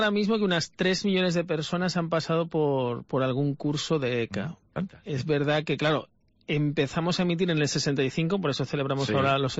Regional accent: Valencia, Valencian Community, Spain; como yo soy peninsular, soy originario de Valencia, puedo hablar sin ningún pudor

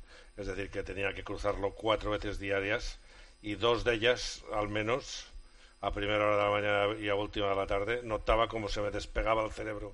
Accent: Lleida, Catalonia, Spain; yo he crecido en el frío. O sea, yo soy de Lleida, sí. Y he vivido durante los meses del invierno técnicamente congelado.

